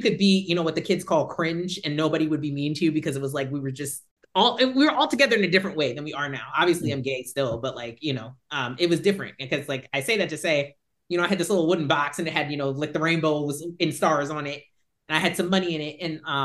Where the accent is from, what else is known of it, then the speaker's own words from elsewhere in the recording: New Jersey, United States; So I will say, I'm from New Jersey. My family has lived in New Jersey before there was an America.